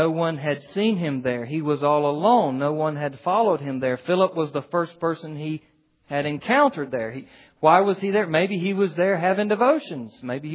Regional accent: the South, United States; Because we're getting to the wine, and I'm from the South, and used to be a Southern Baptist, and I didn't know what to do with all that wine, see?

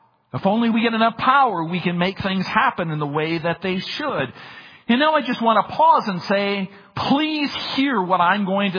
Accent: Minnesota, United States; that had happened in my home state of Minnesota.

